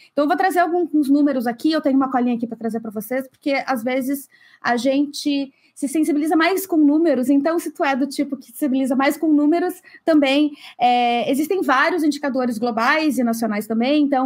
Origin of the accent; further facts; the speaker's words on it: Porto Alegre, Rio Grande do Sul, Brazil; moved away as an adult; now in Netherlands; Eu sou natural de Porto Alegre e hoje eu moro na Holanda.